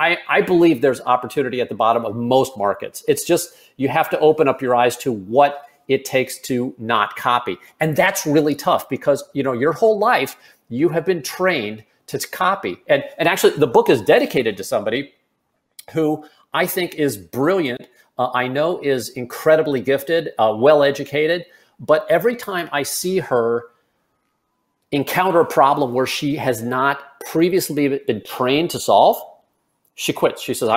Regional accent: St. Louis, Missouri, United States; I mean, I spent a lot of time in St. Louis, Missouri. It's my hometown.

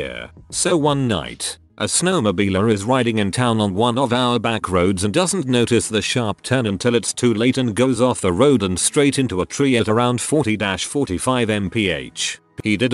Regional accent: New York, United States; My hometown is in upstate NY, and a lot of people from New Jersey or Nick would come up in the winter to snowmobile

